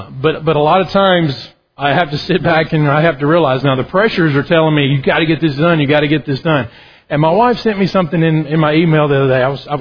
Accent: Tennessee, United States; I was brought up in Middle Tennessee. We moved to East Tennessee.

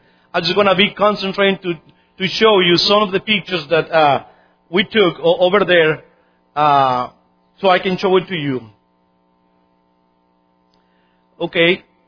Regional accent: Mexico; You know, I'm from Mexico. Never been in a building like this.

